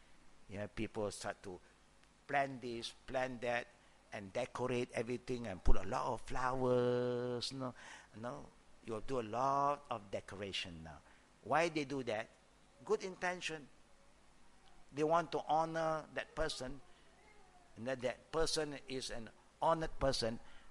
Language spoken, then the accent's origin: English; Malaysia; English is a second language; Hey, this is not my place, I'm from Malaysia.